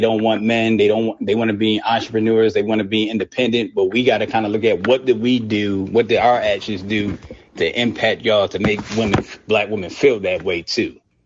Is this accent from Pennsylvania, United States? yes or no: yes; Philadelphia, Pennsylvania, United States; I just think, because I'm from Philadelphia